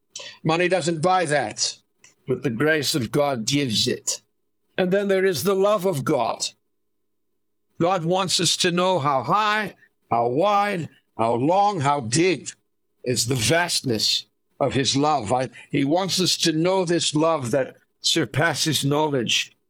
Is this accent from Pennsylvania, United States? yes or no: yes; Philadelphia, Pennsylvania, United States; Do I say that like a good Bostonian? Heart? I'll do my best as a Philadelphian.